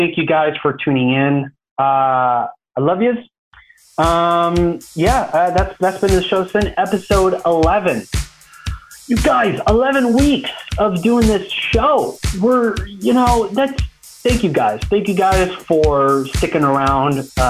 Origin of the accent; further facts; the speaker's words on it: California, United States; now in Los Angeles, United States; And I came from the Bay Area. I mean, like, and the Bay Area was like, had like a filmmaking, like a community there, but nothing compared to LA.